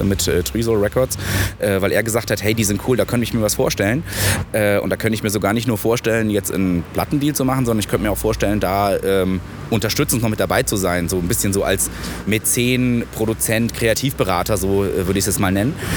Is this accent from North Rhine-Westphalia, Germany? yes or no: no; Saarland, Germany; Also wir kommen aus dem Saarland ursprünglich.